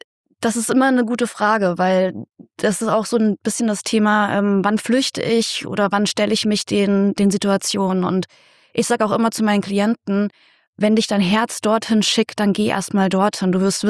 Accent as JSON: {"language": "German", "town": "Fulda", "region": "Hesse", "country": "Germany", "tie": "born or raised there", "also_born_or_lived": "Berlin", "moved": "as an adult", "said": "ich bin gebürtige Fuldarin, aufgewachsen in der Wiesenmühlstraße. Hm. Und ja, ich bin mit 18 bin ich aus Fulda rausgezogen, weggezogen nach Berlin, habe dort studiert, Journalismus."}